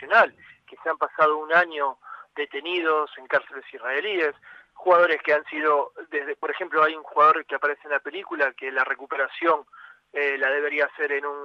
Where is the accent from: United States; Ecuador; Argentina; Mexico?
Argentina; Nosotros como argentinos tenemos la suerte de haber tenido a Maradona y haberlo tenido a Messi